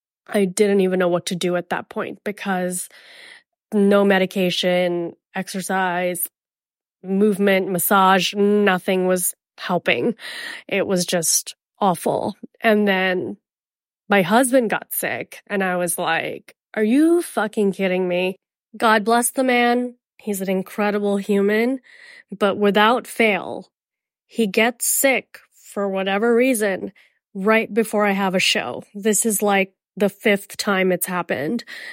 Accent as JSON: {"language": "English", "country": "Indonesia", "tie": "born or raised there", "also_born_or_lived": "India / Miami", "said": "I'm from Miami, born in India, raised in Indonesia. I'm from tropical places like rainforest, sunshine, jungle, leaves, ocean, water, humidity."}